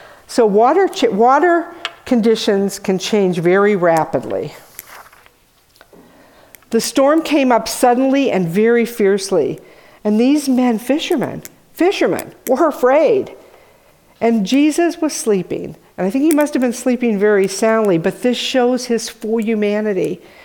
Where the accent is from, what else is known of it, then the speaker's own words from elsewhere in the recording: Pennsylvania, United States; Now, someone who lives inland, and I'm from Pennsylvania, I didn't live near water